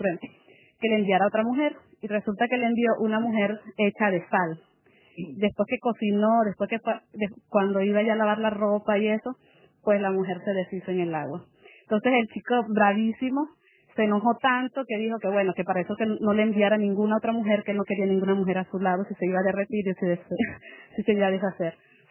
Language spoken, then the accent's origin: Spanish; Caracas, Capital District, Venezuela; de donde yo vengo, primero, no existen las playas, y segundo, pues que Caracas no es un lugar tan agradable como para caminar tranquilamente